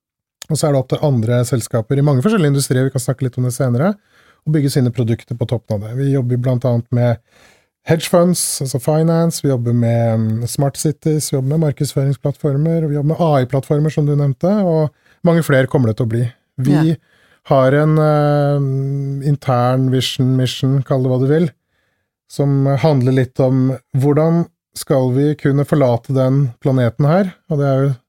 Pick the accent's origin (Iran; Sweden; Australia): Sweden; now in Norway; Jeg kom da også fra Sverige